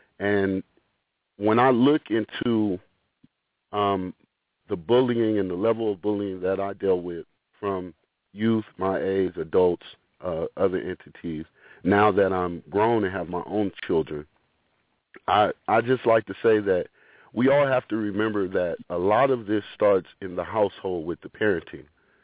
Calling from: Los Angeles, California, United States; I'm actually representing out of Los Angeles, California.

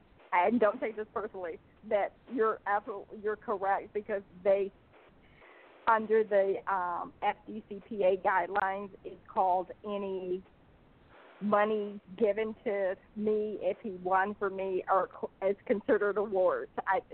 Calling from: Georgia, United States; I'm from Georgia.

